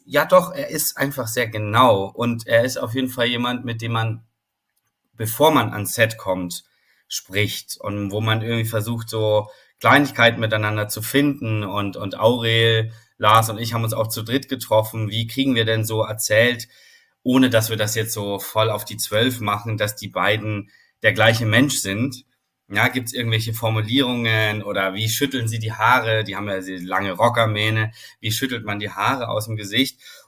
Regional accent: Vorarlberg, Austria; now in Germany; Käse aus meiner Heimat gibt, aus Vorarlberg.

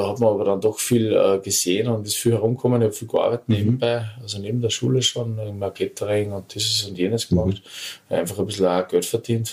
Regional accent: Austria; bei uns in Österreich

